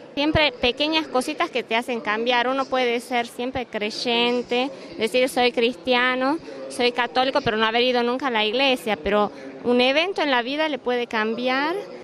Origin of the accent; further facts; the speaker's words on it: Argentina; soy argentina.